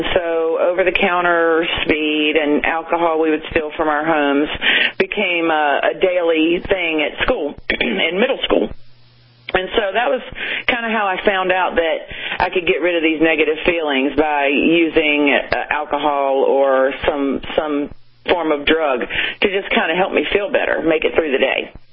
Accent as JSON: {"language": "English", "town": "Wilmington", "region": "North Carolina", "country": "United States", "tie": "born or raised there", "lives_now": "New York City, United States"}